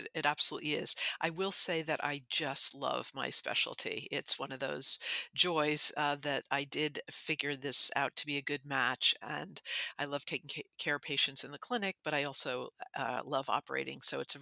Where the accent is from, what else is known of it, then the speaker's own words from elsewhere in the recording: New York, United States; now in Boston, United States; No, I'm a New Yorker, although I've been in Boston for much longer than I've been in New York. So I grew up in New York, and I went to Cornell undergraduate and in New York.